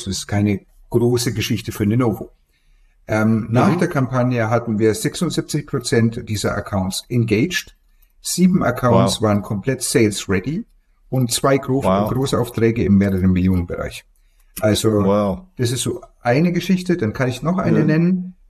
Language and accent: German; France; German is a second language; Also ich bin aus Frankreich